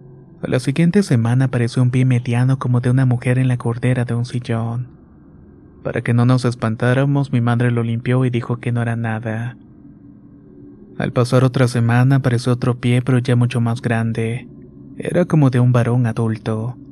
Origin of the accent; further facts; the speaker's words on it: Ecatepec, State of Mexico, Mexico; Soy originario de Catepec, Estado de México. Tengo 27 años